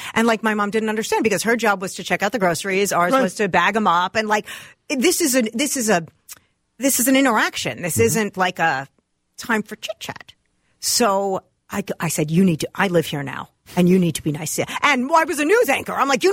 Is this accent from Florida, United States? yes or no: no; Minnesota, United States; also born or lived in Boston; As a Minnesotan who lived in Boston for 10 years, the East Coast anger face is also a mask, like your smile face.